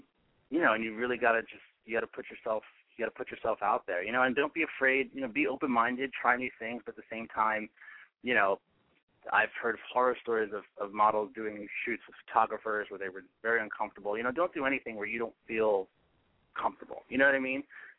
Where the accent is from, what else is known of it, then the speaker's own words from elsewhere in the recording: East Coast, United States; And you know, when I go back east, I'm from the East Coast originally